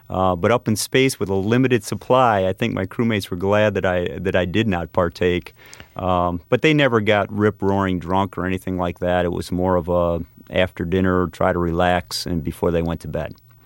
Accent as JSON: {"language": "English", "country": "United States", "said": "The cultural barrier and, you know, them being Russian and me being American, you know, you can't ask, you know, how the Red Wings did last week"}